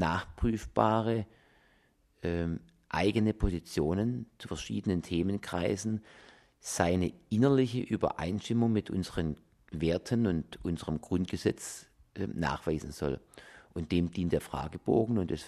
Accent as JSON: {"language": "German", "town": "Stuttgart", "region": "Baden-Württemberg", "country": "Germany", "tie": "born there", "said": "Ich bin evangelischer Christ, in Stuttgart geboren. Und Stuttgart ist nun mal mehrheitlich evangelisch geprägt durch die Reformation. Ich bin in Korntal aufs Gymnasium gegangen."}